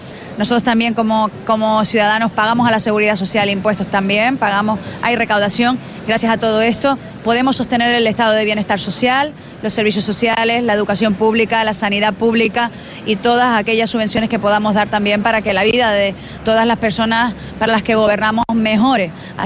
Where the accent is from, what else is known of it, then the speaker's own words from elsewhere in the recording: Canary Islands, Spain; no solo ya como canario, como canaria